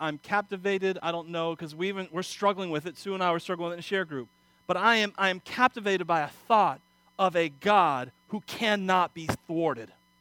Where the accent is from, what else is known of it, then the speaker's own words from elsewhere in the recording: Wauchula, Florida, United States; Now, I know only, all I know, by the way, about meat and cattle is because I'm from Wachula, Florida.